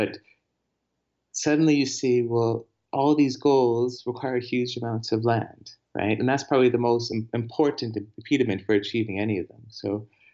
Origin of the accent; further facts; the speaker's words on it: Canada; I'm Canadian. That's, you see that in Canada all the time.